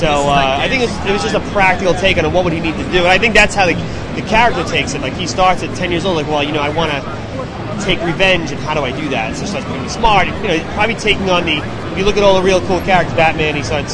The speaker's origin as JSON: {"language": "English", "town": "Brooklyn", "region": "New York", "country": "United States", "tie": "born or raised there", "said": "I'm from Brooklyn. So, born and raised, Marine Park, where Sean lives, where I grew up, and it was kind of a place that, you know, it's just a very middle class area"}